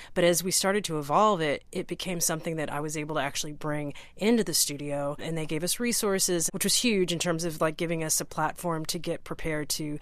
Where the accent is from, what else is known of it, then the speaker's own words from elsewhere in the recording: Texas, United States; I grew up in Texas. I went to a private school. I was like the only Black kid in my school, my class, for many, many years.